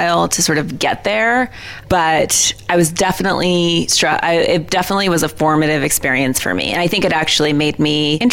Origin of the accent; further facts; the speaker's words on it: Missoula, Montana, United States; So I grew up in Missoula, which is this liberal college town outside of town with horses.